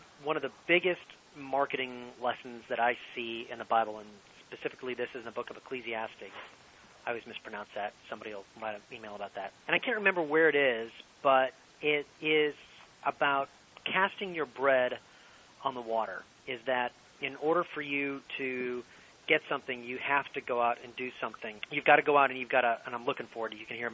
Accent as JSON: {"language": "English", "country": "Ireland", "said": "If I'm Irish, you're either going to be a priest or a bartender, and there's an argument that they're one and the same."}